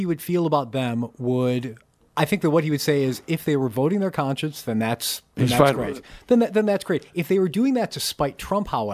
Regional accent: Illinois, United States; I grew up outside Chicago, Mitch.

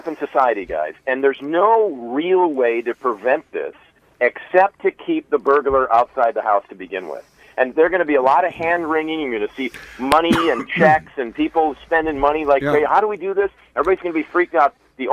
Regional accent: Wisconsin, United States; I grew up in Wisconsin, and I am a Packers fan.

